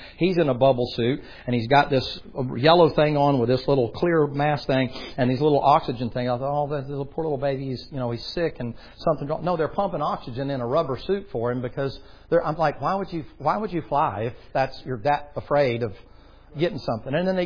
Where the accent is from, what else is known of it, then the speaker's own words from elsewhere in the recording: the South, United States; I'm from the South. And one thing I hate about the South is you get something stuck in your craw.